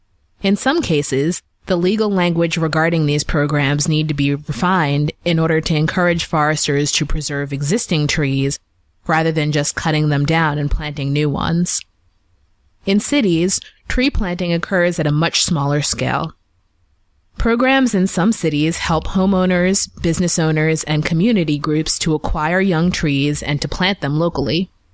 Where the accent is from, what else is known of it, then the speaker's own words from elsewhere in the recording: United States; from the U.S.